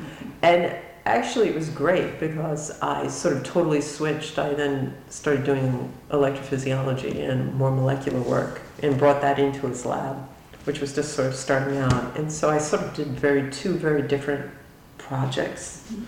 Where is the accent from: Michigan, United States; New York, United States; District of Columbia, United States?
New York, United States; New York City; I did pretty much stay away from the South, and I was from New York City, so I was kind of a snob